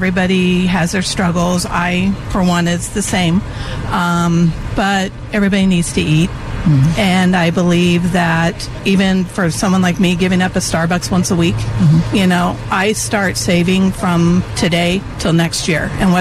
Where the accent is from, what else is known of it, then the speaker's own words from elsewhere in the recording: La Mesa, California, United States; I'm from La Mesa.